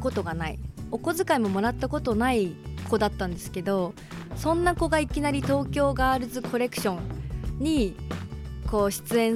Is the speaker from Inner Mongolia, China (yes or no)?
no; Shanghai, China; Japanese is a second language; now in Japan